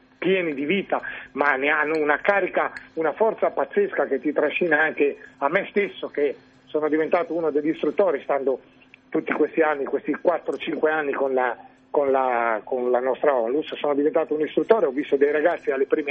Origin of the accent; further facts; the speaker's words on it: Ventimiglia, Liguria, Italy; io sono di Ventimiglia, quindi sono uno dei pochi liguri